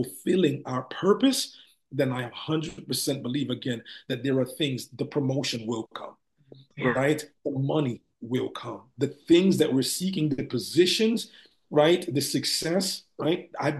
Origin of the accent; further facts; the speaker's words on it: New York City, New York, United States; Migrated to the United States. And so we grew up in the Bronx in New York. So I was there 23 years, 23, almost 24 years of my life.